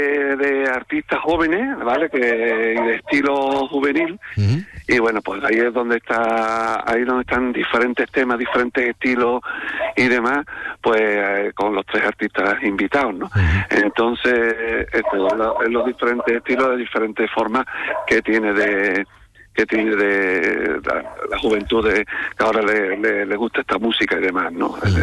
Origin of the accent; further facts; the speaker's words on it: Andalusia, Spain; mi pueblo no solamente lo que es el núcleo urbano, sino también tiene mucho término, del cual presumimos, muchísimo término, es parque natural